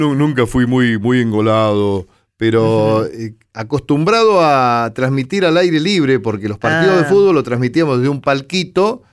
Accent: 25 de Mayo, Argentina; yo ya trabajaba en la radio en mi pueblo, en 25 de mayo

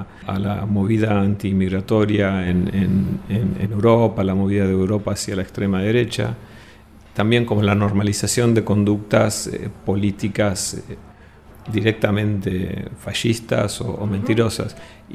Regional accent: United States; yo nací y crecí en Estados Unidos jurando lealtad a la bandera de Estados Unidos. Era totalmente norteamericano, me llevó mucho tiempo darme cuenta que no era norteamericano.

